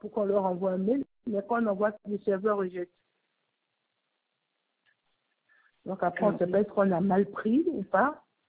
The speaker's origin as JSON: {"language": "French", "country": "France", "lives_now": "Côte d'Ivoire", "said": "Oui, parce qu'on vit en Côte d'Ivoire. On est français, mais on vit à l'étranger."}